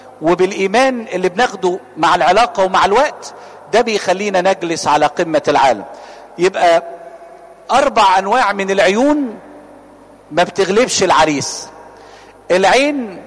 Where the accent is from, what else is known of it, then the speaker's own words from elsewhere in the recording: Cairo Governorate, Egypt; تعرفين عندنا في مصر الجديدة القديمة العمارات القديمة دي اللي هي 4.20 متر اللي هي 3-4 أدوار من غير أسانسير دي.